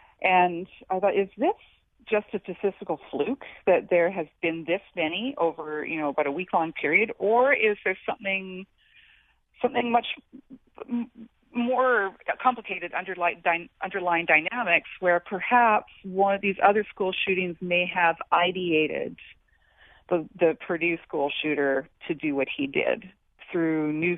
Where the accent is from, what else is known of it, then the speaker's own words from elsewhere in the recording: Canada; I immigrated here, I'm Canadian, I immigrated here 18 years ago